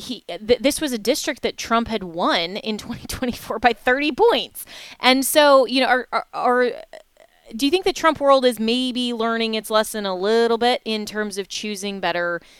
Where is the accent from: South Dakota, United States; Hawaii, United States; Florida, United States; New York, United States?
Florida, United States; I mean, even here in my home state of Florida